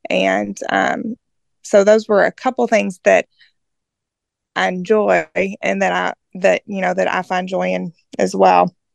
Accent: Owensboro, Kentucky, United States; I grew up in Owensboro, Kentucky. It's a small town in, Kentucky, and I was raised, by two Christian loving parents.

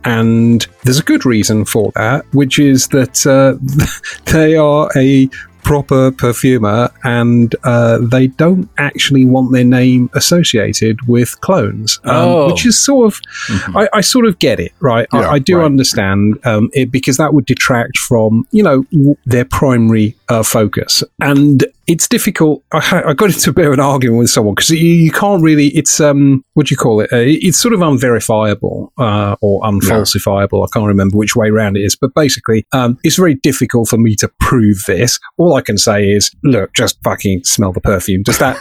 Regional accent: United Kingdom; I'm British.

